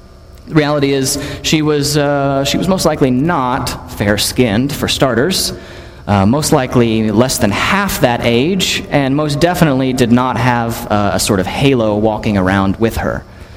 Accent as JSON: {"language": "English", "region": "Texas", "country": "United States", "tie": "born or raised there", "said": "I'd tell them, you know, I grew up in West Texas, and they'd say, \"Texas, but you don't have an accent.\" Well, it's true, I don't have a very thick southern accent."}